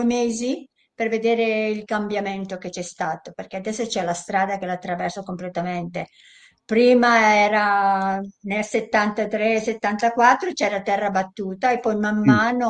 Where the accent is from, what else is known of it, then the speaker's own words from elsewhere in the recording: Apulia, Italy; also born or lived in Turin; now in Australia; pugliese della provincia di Foggia